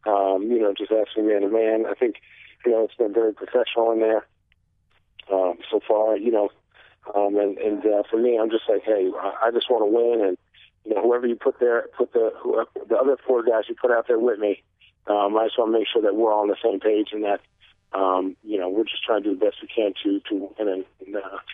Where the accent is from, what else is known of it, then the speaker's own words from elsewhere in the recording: Phoenix, Arizona, United States; I love playing for the Suns, and you know, how much basketball means to me to be able to play in my hometown.